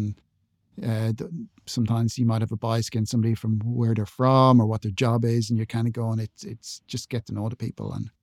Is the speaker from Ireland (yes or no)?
yes; Ireland; I'm Irish and I'm from the Republic, so the south of Ireland